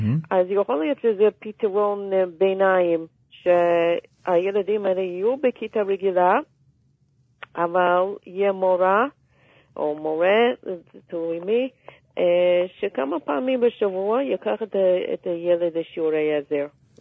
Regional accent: United States; גדלתי בארצות הברית, אז יכולו להורים לשלוח אותי לבית ספר מיוחד לעברים, ולא רצו לעשות את זה, אז גדלתי בבית ספר ציבורי.

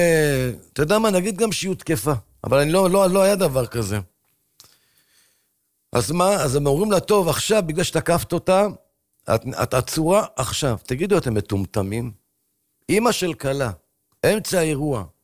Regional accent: Jerusalem District, Israel; אני גדלתי בשכונה, שכונת שמואל הנביא, של פעם, לא של היום.

